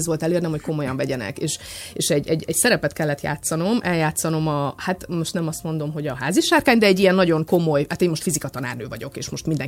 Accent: Szabolcs-Szatmár-Bereg, Hungary; azt nem gondolod komolyan, hogy én a keleti szatmári lány vagyok, életemben először vagyok Budapesten

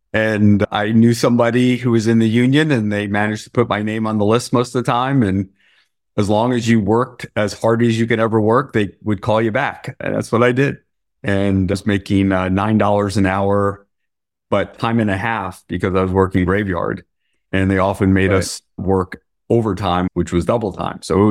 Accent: St. Louis, Missouri, United States; also born or lived in Bronx; So I mostly grew up in the Midwest. I was born in the Bronx, but then my family quickly, we had moved out when I was very young. So I mostly grew up in St. Louis

